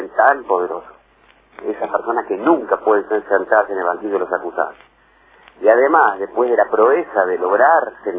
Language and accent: Spanish; Argentina; Yo como argentino no me siento ni más ni menos que nadie